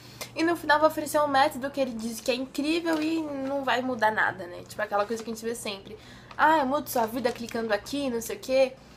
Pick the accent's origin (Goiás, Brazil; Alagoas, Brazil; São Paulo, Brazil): São Paulo, Brazil; tenho 17 anos e sou de São Paulo, capital.